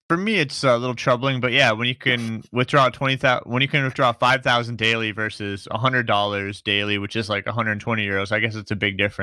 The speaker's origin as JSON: {"language": "English", "country": "United States", "said": "No, Josh, I'm from America, so I've never seen that."}